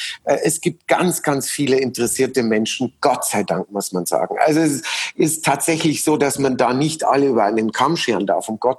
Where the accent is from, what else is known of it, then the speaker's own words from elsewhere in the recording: Munich, Bavaria, Germany; in München erleben, in meiner Heimatstadt